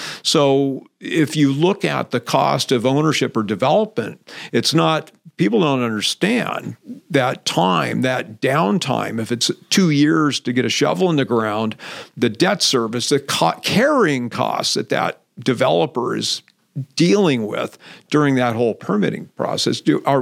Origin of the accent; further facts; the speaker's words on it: Santa Cruz, California, United States; growing up in Santa Cruz and you know, living in SoCal for a while, then moving back up here in 90.